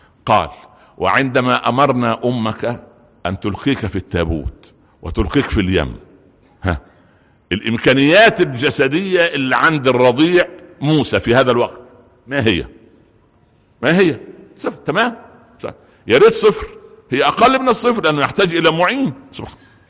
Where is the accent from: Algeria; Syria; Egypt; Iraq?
Egypt; عندنا في مصر